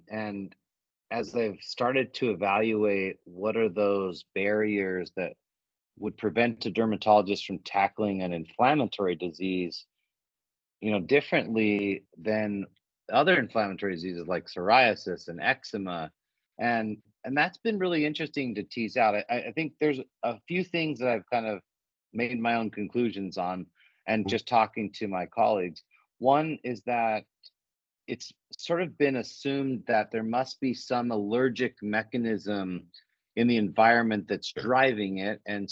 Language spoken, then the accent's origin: English; Idaho, United States; Yeah, so I grew up in Idaho, one of the few states in the United States without a medical school.